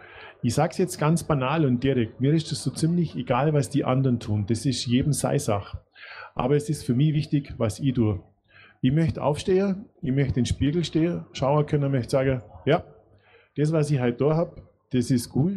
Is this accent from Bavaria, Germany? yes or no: yes; Augsburg, Bavaria, Germany; born there; ich bin jetzt kein direkt geborener Österreicher, ich bin am Rande von Österreich geboren, in Augsburg.